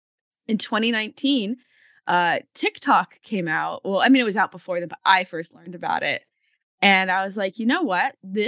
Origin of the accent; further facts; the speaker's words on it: Florida, United States; I grew up in Florida.